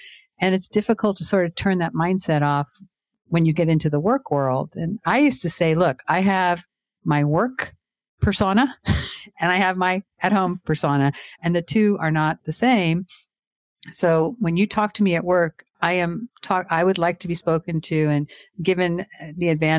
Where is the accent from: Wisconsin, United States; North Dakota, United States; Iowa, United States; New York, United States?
Iowa, United States; there are pockets and communities within the United States where, like, I'm from Iowa.